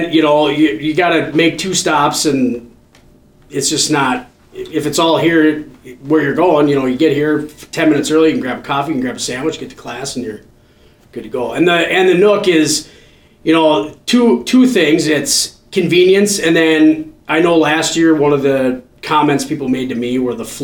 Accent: Tonka Bay, Minnesota, United States; I grew up around right outside of Excelsior in Tonka Bay, so this is kind of my stomping ground, so it's nice to be here.

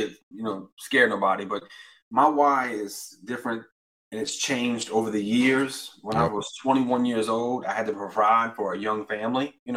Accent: New Orleans, Louisiana, United States; I'm from New Orleans, Louisiana, since birth, you know, New Orleans through and through

